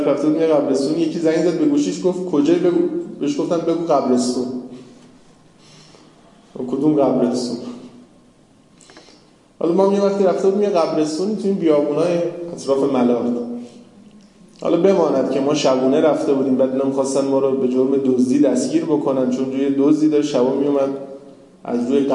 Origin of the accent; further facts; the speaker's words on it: Tehran, Tehran Province, Iran; افتخارم میکنیم هر جا میریم میگیم ما تهرانی هستیم